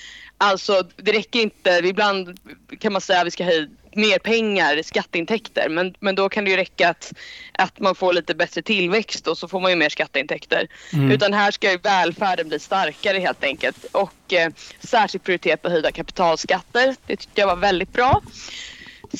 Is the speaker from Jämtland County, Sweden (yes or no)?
no; Gothenburg, Västra Götaland County, Sweden; Nu är jag här som reformist, men jag var där som göteborgare och drev liknande motioner.